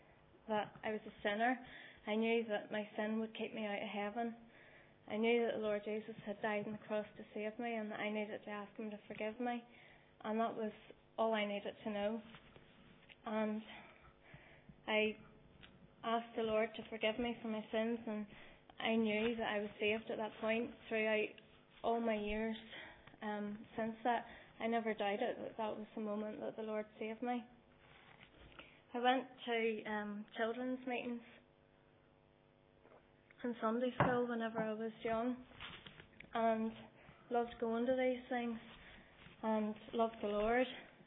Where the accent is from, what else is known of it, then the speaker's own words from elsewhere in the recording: Ballymena, Northern Ireland, United Kingdom; born there; I was born in Ballymena, the oldest of four children.